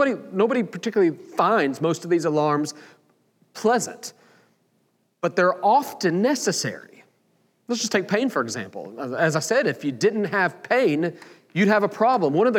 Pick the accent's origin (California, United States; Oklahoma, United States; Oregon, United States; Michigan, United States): Oklahoma, United States; You know, growing up in Oklahoma, there was one thing that always notified everybody in the city that it was 12 o'clock noon on a Saturday.